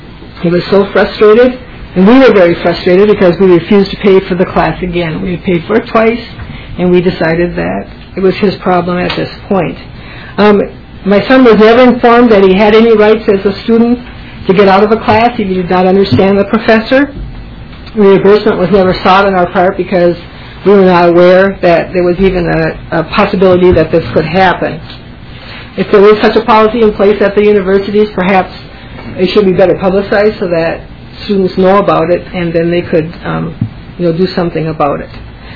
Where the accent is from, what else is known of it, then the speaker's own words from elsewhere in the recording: Minnesota, United States; I'm from Badness Heights, Minnesota, and I'm also here to speak on behalf of a family member.